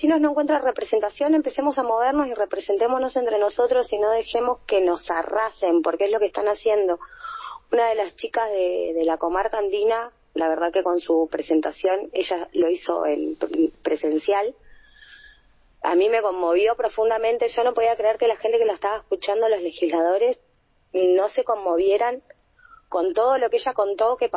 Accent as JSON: {"language": "Spanish", "town": "El Calafate", "region": "Santa Cruz", "country": "Argentina", "tie": "born or raised there", "said": "yo que nací acá en Calafate, hace 40 años que vivo acá"}